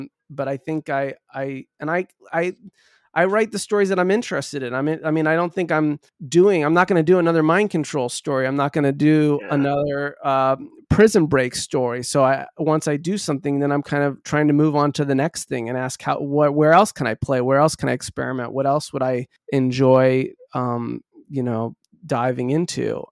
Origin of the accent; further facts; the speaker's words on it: Deep South, United States; also born or lived in Midwest; I grew up in the Midwest, and then the other, I grew up after the Midwest, I grew up in the Deep South, and I've spoken about this too. I was a Jewish kid in the Deep South